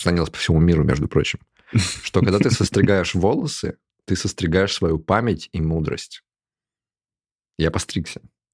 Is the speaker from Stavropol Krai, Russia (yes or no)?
no; Shuya, Ivanovo Oblast, Russia; born there; Я родился в Шуе.